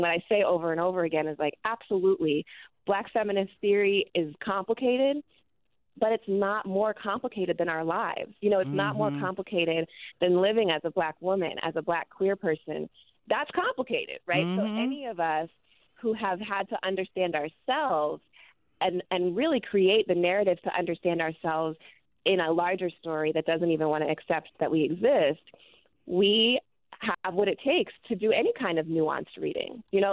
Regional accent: Atlanta, Georgia, United States; moved away as an adult; also born or lived in New Jersey; now in Durham, United States; I was actually born in New Jersey, and I grew up in Atlanta. And I moved to Durham as an adult.

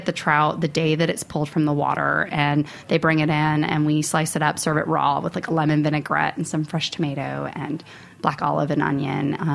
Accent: New Jersey, United States; also born or lived in South Carolina; I was born in South Carolina, so it's not too crazy why moving down towards the South, even though I grew up in New Jersey, wasn't too crazy.

